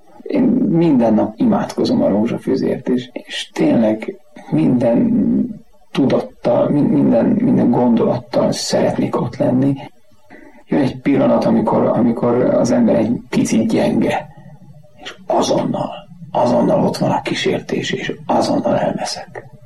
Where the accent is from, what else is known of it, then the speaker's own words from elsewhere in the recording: Slovakia; Felvidéki kisfaluból származom, egy 1000 lakosú római katolikus falu. A mi plébánia templomunk az Bacsfa Szent Antal, ahol édesapám a 60-as évek elejétől a mai napig kántor.